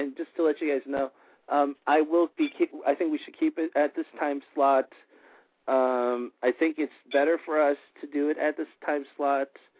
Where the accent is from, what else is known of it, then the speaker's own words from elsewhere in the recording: Georgia, United States; You know I'm from Georgia, right?